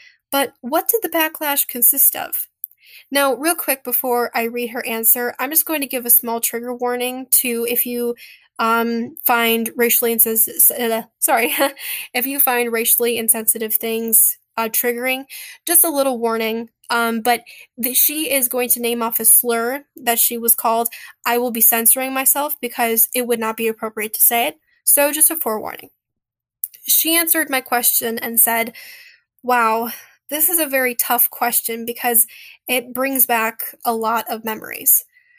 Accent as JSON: {"language": "English", "country": "Nigeria", "said": "I am Nigerian."}